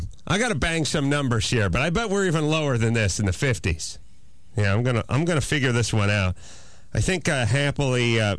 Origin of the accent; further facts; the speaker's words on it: California, United States; You know, California, born and bred in California, 47th on the dumbest states list.